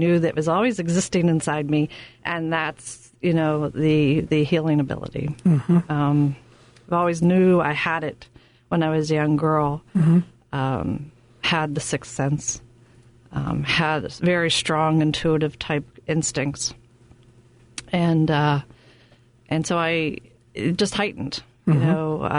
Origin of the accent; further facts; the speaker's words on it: Latrobe, Pennsylvania, United States; I'm from Western Pennsylvania, called Latrobe, Pennsylvania, Steeler Town, Pirates. And I was a country girl, raised in the country.